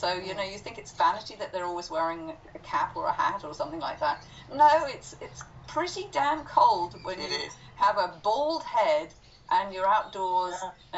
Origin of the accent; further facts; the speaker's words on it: London, United Kingdom; London, England. Yeah.